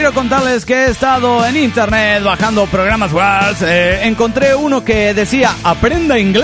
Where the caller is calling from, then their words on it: Los Cabos, Baja California Sur, Mexico; el de Los Cabos, Baja California Sur, México.